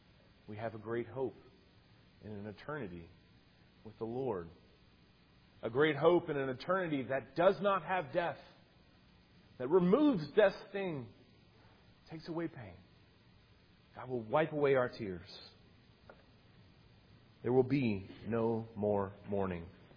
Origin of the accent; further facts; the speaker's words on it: Tennessee, United States; And so, growing up in Tennessee, there are a lot of different landforms, a lot of hills, rolling hills of Tennessee, a lot of rocks and trees and things like that.